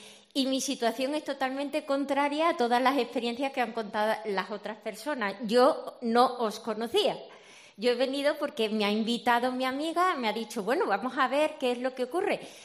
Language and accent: Spanish; Almendralejo, Extremadura, Spain; Pues mira, mi pueblo se llama Almendralejo.